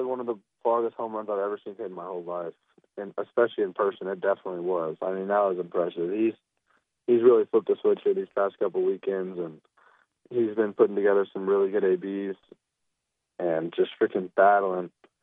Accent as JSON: {"language": "English", "region": "Oklahoma", "country": "United States", "said": "You know, I'm from Oklahoma, so that place is like 30 minutes from my house."}